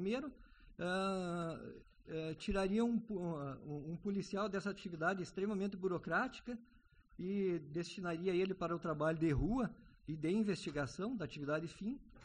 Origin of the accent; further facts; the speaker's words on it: Palmeira das Missões, Rio Grande do Sul, Brazil; uma cidade de onde eu venho, que é a Palmeira das Missões.